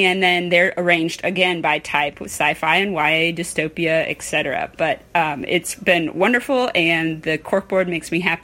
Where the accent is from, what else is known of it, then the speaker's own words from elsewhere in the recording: Statesboro, Georgia, United States; from Statesboro, Georgia.